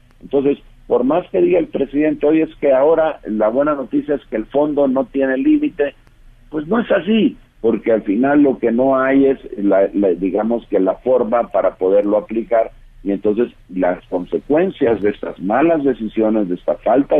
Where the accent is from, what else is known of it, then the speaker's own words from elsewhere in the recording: Veracruz, Mexico; Yo soy de Veracruz y en Veracruz es el estado con más alta inestabilidad por fenómenos naturales.